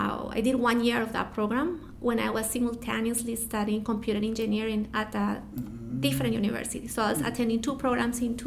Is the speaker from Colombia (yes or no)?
yes; Cali, Valle del Cauca, Colombia; first language Spanish; English is a second language; So I am from Cali, Colombia, which is in the southwest of the country. It's a city that is well known for salsa music, salsa dancing. Mm-hmm. my first language is Spanish.